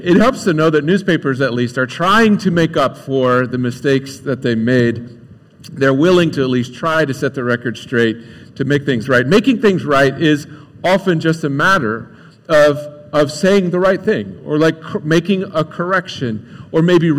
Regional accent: Johnstown, Ohio, United States; also born or lived in Croton; I grew up in Croton and Johnstown. Are you familiar with the town Johnstown?

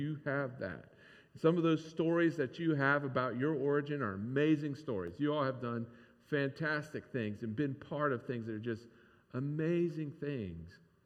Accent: Croton, Ohio, United States; I grew up in Croton, Ohio. Croton, Ohio is famous for the biggest little fair in the world, right?

